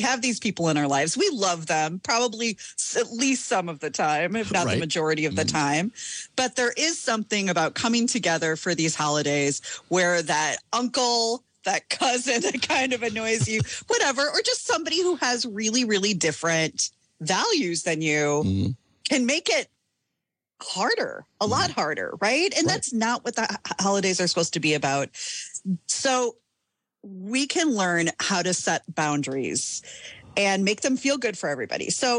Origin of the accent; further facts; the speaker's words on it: Midwest, United States; one of the toughest things about growing up in the Midwest, in the Midwest nice